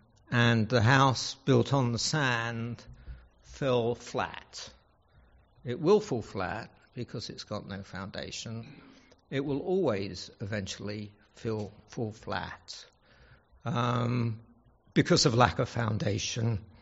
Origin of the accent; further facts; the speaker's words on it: England, United Kingdom; now in United States; Well, I come from England. England's 25 years ahead of America in decline, or it was at that point.